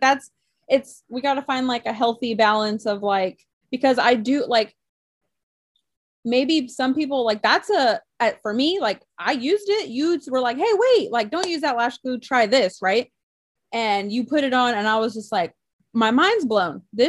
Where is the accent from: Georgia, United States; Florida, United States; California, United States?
California, United States; We are from California. We're from a melting pot area.